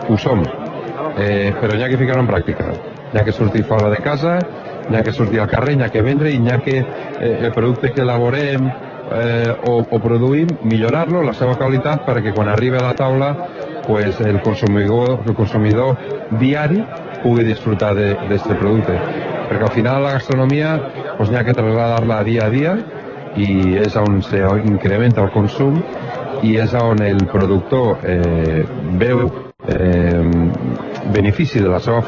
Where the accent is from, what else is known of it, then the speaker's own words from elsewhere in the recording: Vinaròs, Valencian Community, Spain; jo vinc de Vinaròs